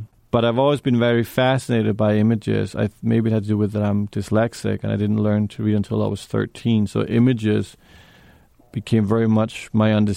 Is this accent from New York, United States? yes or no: yes; New York, United States; Well, I mean, I grew up in New York with my mother and my stepfather, who are photographers.